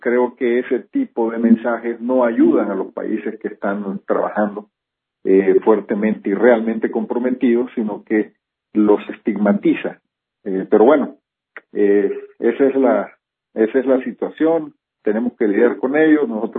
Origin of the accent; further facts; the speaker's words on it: Honduras; Ese es un reto, un desafío que lo tomamos como hondureños, no por proteger a Estados Unidos, sino por nosotros mismos